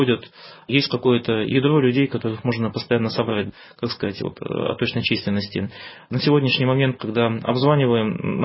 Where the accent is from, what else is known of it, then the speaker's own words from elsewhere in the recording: Siberia, Russia; now in Saint Petersburg, Russia; Я сам родился в Сибири, получил образование, жил там в разных регионах. Теперь 4 года живу в Петербурге, часто бываю в Москве.